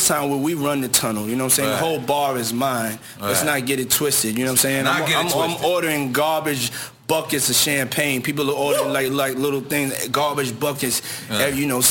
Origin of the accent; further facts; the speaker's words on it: Harlem, New York, United States; I just wanted to be, you know, I'm from Harlem.